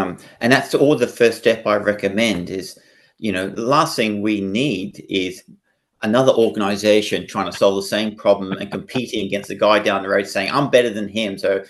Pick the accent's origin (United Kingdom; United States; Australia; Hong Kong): Hong Kong; And I was brought up in Hong Kong, one of the big major metropolises of the world, right.